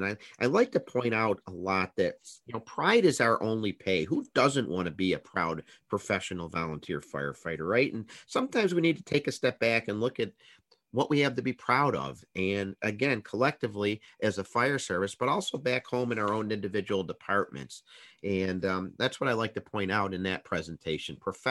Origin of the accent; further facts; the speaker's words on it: New York, United States; the Pinsky Law Conference, which is here in my home state of New York.